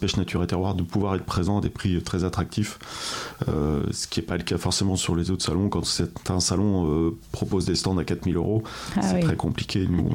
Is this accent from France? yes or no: yes; Alençon, Normandy, France; born there; Alors moi, je suis chevin, je suis né à Alençon